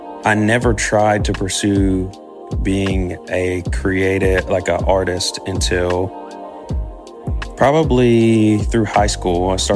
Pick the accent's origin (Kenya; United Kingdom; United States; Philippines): United States; Charleston, West Virginia; accent: country; I grew up in Charleston, West Virginia, super country there. Some would call us hillbillies. And you can hear by my accent